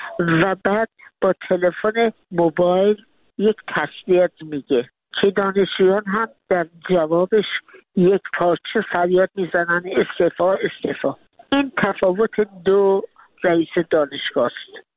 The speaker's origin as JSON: {"language": "Persian", "country": "Iran", "said": "شرمساری ما ایرانیان است. یعنی به عنوان یک ایرانی آدم خجالت میکشه."}